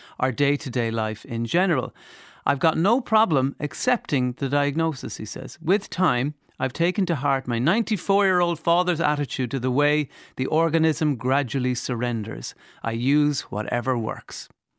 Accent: Limerick, Munster, Ireland; Despite growing up in Limerick surrounded by farms, I didn't really know anything about farming

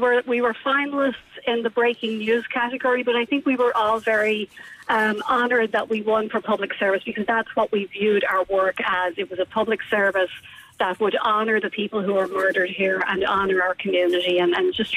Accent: Ballymun, County Dublin, Ireland; now in United States; I grew up in Ballymun, and I have to give very great credit to my family

